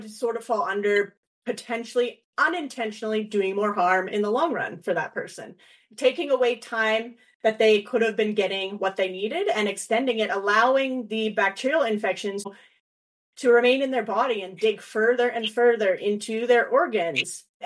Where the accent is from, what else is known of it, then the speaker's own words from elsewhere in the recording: Canada; It is not just because I'm Canadian.